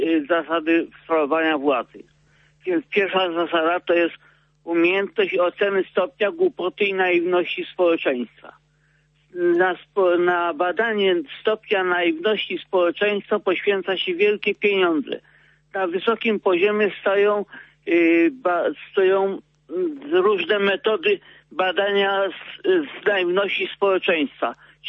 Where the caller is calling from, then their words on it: Kraków, Lesser Poland, Poland; z Krakowa.